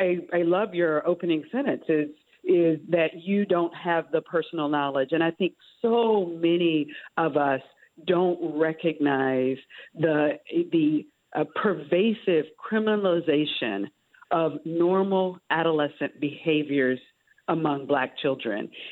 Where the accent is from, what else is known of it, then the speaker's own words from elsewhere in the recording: the South, United States; And I was born and raised in the South, and certainly the South has a deep history of difficult race relations, to say the least.